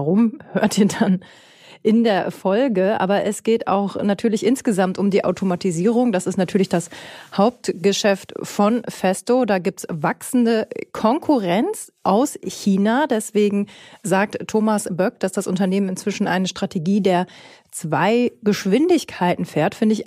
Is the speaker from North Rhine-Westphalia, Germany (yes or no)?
yes; North Rhine-Westphalia, Germany; ich komme aus Ostwestfalen